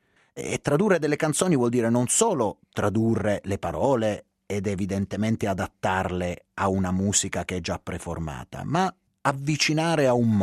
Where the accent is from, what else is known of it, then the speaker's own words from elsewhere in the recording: Lecce, Apulia, Italy; moved away as an adult; Ero piccolo, avevo 15 anni, 16 anni, vivevo ancora a Lecce, che è la mia città natale, dove sono vissuto fino a 18 anni.